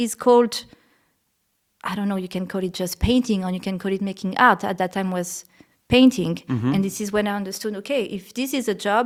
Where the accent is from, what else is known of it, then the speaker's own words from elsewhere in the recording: Nouvelle-Aquitaine, France; which is actually La Creuse. And it's, I think it's one of the wildest region in the country, and it's in the middle of France